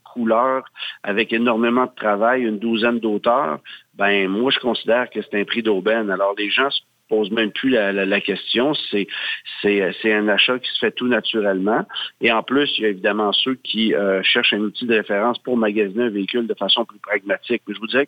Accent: Quebec, Canada; qu'est-ce qu'on a fabriqué comme voiture chez nous au Québec.

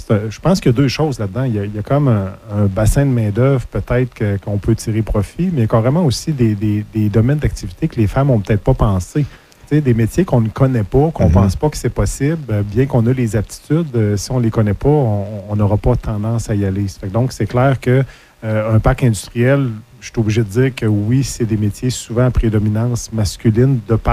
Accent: Canada; on veut qu'eux investissent dans le domaine de l'automobile chez nous, au Canada.

